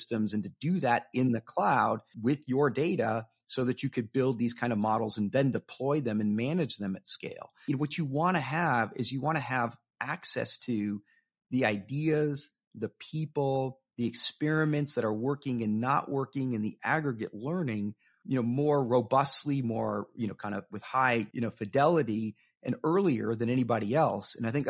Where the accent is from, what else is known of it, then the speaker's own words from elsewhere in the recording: Miami, Florida, United States; Yeah, so I grew up in Miami, Florida, and went to big public high school and worked as a front end service personnelman at Publix.